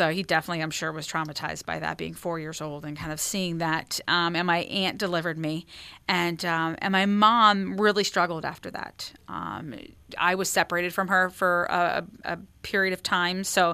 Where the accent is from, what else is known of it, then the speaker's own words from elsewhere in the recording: Pennsylvania, United States; So I grew up in Pennsylvania, was born and raised in kind of the Lehigh Valley area. So Easton, Bethlehem, you think of … you know, the Easton, Bethlehem, Allentown area.